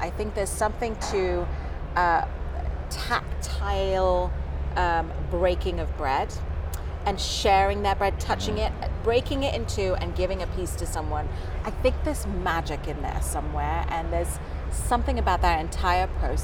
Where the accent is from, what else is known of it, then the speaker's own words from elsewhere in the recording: Dubai, United Arab Emirates; And growing up in Dubai, you just had so much available to you in its raw form.